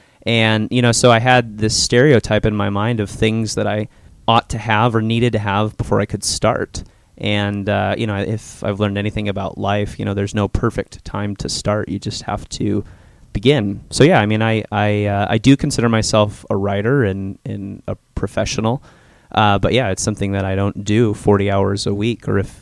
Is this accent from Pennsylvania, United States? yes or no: no; Chicago, Illinois, United States; now in Tennessee; Well, I am originally from Illinois, from the Chicago area, and I went to school there, spent all my life there, graduated college, joined a band, and toured for about a year.